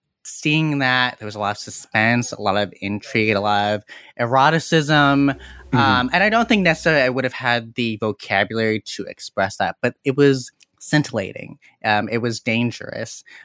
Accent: East Hampton, Connecticut, United States; I grew up in East Hampton, Connecticut, which is dead center Connecticut.

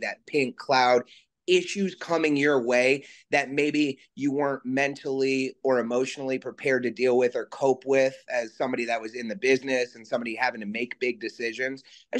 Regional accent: Ohio, United States; I drive by and stop every time I go down to Huntsville. I'm from Ohio.

